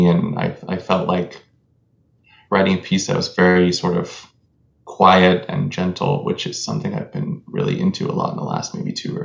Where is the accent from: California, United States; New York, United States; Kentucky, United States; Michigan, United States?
California, United States; I'm from California originally, and so we really don't have fireflies over there so much.